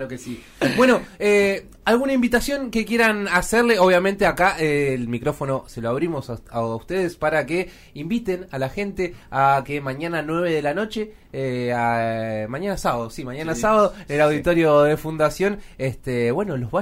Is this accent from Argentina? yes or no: yes; Argentina; de reírnos de nosotros mismos, de nosotros como argentinos